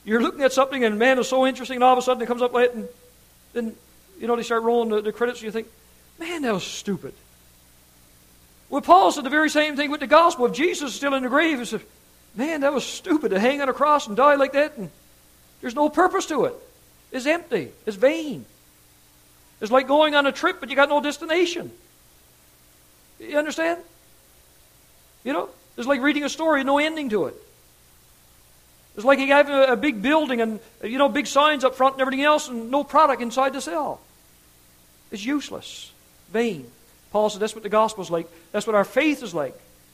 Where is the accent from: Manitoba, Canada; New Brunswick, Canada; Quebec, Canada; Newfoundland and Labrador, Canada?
Newfoundland and Labrador, Canada; we had a good friend of ours we grew up with in Newfoundland.